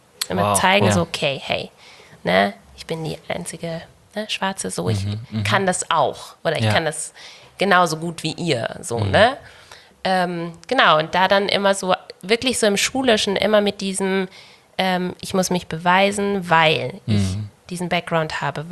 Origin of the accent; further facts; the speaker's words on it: Bavaria, Germany; Ich bin gebürtig, ich bin in Bayern geboren. So, ne? Also, so und da aufgewachsen